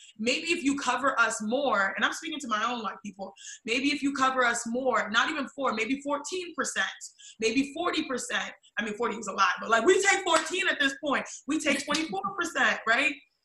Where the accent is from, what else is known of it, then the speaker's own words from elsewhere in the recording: United States; I'm Nigerian American, I'm a female, and I'm an athlete, and I'm a nerd.